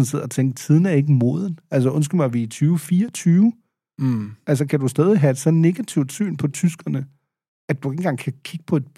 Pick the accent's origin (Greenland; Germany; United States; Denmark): Germany; Schleswig-Holstein; jeg er født og opvokset i Tyskland, godt nok som en del af et danske mindretal selvfølgelig i Sydslesvig, altså i det nordligste Tyskland.